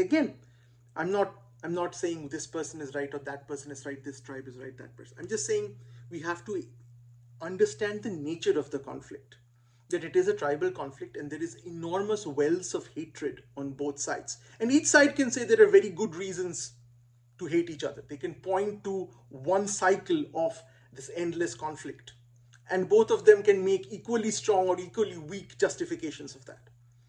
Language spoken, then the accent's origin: English; Kolkata, West Bengal, India; English is a second language; this is what I used to believe for a long period of time growing up in Kolkata